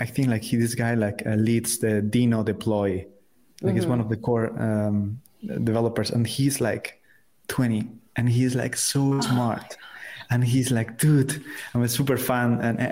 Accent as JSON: {"language": "English", "town": "Valladolid", "region": "Castile and León", "country": "Spain", "second_language": "English", "said": "as you well said. I'm from Spain. I'm from a small city called Valladolid."}